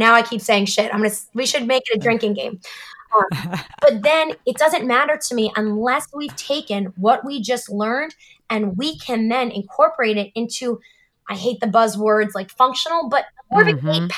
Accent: New Jersey, United States; I sometimes get in trouble for my foul mouth, but I'm from New Jersey.

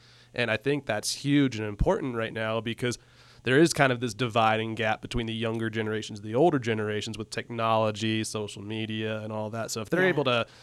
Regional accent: Ohio, United States; moved away; I'm from Ohio. When I moved out here, I got to really find out how hunting's different out here.

